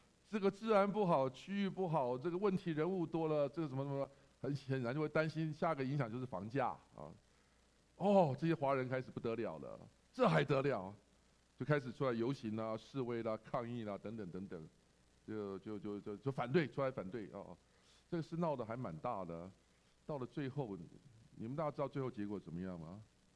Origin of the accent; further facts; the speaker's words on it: China; now in United States; 我们中国人很聪明的